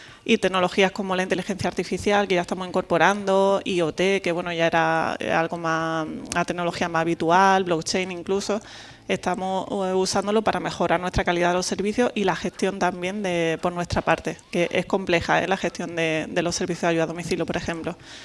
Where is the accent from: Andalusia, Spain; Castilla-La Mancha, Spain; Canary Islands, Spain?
Andalusia, Spain; Jaén; yo soy de Jaén, pero emigré también hace unos años por necesidades, pero bueno, el ámbito personal me ha hecho volver y encantada de estar aquí en mi ciudad.